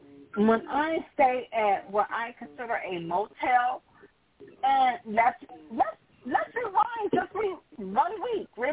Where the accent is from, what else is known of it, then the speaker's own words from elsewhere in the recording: Alabama, United States; And remember, I'm from the South. So, first of all, let me put this out here. I am from rural Alabama.